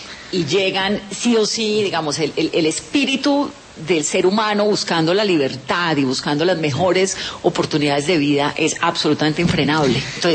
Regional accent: Venezuela; soy una señora de Venezuela que no tengo ni un solo documento.

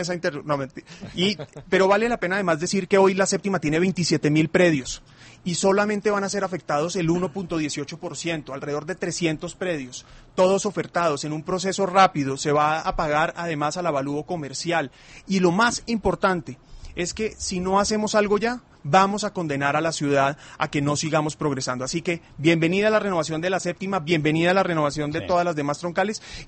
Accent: Bogotá, Colombia; Desafortunadamente, quienes asumimos el costo somos los bogotanos.

